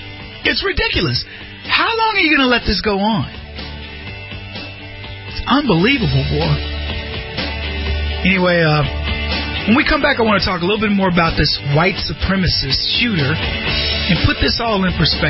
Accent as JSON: {"language": "English", "country": "United States", "said": "proud to be born here. I mean, I can't even see straight sometimes. I'm like, whoa, thank the Lord. I'm American."}